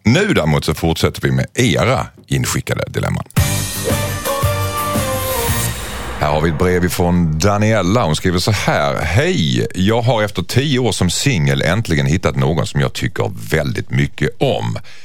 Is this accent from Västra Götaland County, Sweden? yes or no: no; Skåne, Sweden; Som skåning så är jag ganska utsatt för det, kan jag säga.